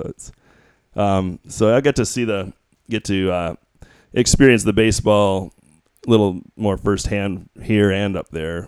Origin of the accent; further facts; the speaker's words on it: Minnesota, United States; Yeah, well, I grew up in Minnesota, and, you know, I had the Twins to root for, and they sucked, you know.